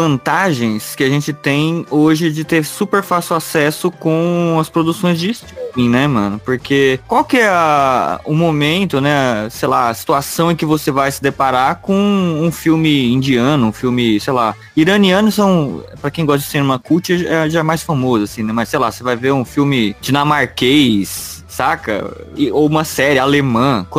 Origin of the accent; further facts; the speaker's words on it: Brazil; A gente é latino, a gente é o único país que fala português aqui, né, na América do Sul.